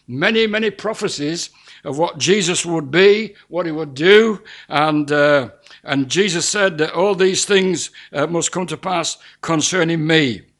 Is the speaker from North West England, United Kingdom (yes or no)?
yes; Wyresdale, North West England, United Kingdom; And we was brought up in Wyresdale, just the other side of the Trough of Borland. So the ground is very familiar to us.